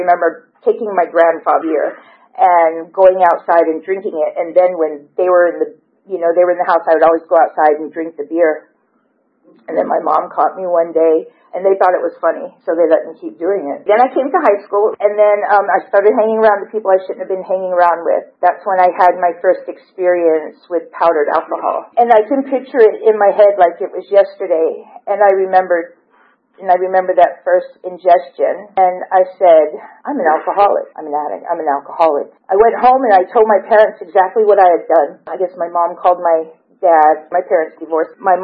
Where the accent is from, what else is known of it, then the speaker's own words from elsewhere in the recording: Honolulu, Hawaii, United States; I come from a little island nobody's probably ever heard of, Honolulu, Hawaii, is where I was born and raised.